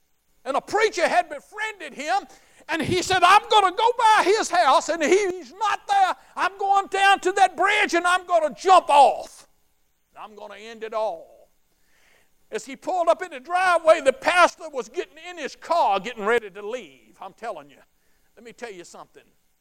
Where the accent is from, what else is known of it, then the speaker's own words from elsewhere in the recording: Lynchburg, Virginia, United States; now in Concord, United States; I live down here in Concord, Virginia. I grew up right here in Lynchburg.